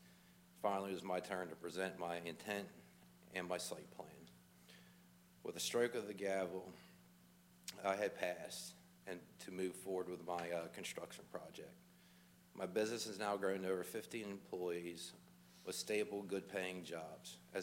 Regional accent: Bridgeville, Delaware, United States; I was born in Seaford, Delaware, raised in Bridgeville, where I reside today.

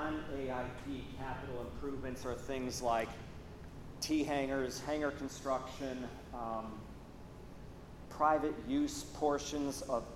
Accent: Chicago, Illinois, United States; I'm originally from the Chicago area. My dad worked for United Airlines. I was an airline brat.

